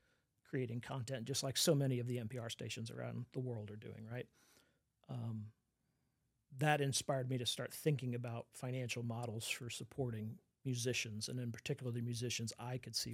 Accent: Austin, Texas, United States; born or raised there

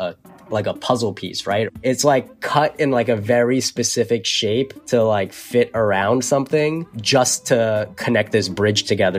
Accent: United States; Even as an American, it's hard for me to figure that out.

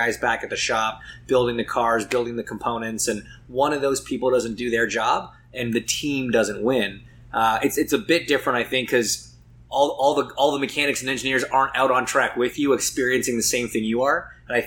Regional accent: Canada; my introduction to hockey was actually a little bit later than most Canadian kid

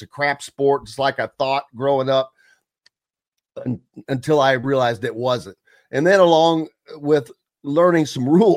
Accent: Indiana, United States; growing up in Southern Indiana, Louisville has had both as well.

